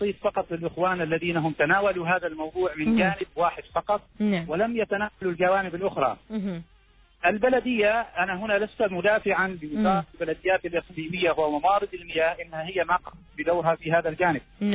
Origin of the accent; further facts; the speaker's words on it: Oman; الجانب الأهم من هذا كله إن نحن كعمانيين لا نزاول هذه المهنة